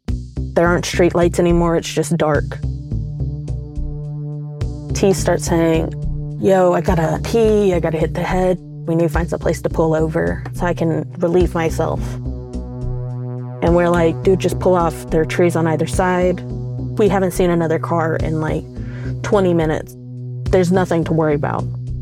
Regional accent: the South, United States; Me and P, we're both from the South.

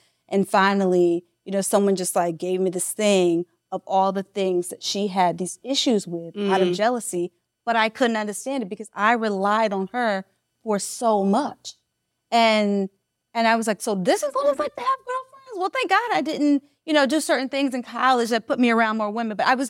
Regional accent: Mississippi, United States; now in New York, United States; when I grew up in Mississippi, I grew up around like eight brothers.

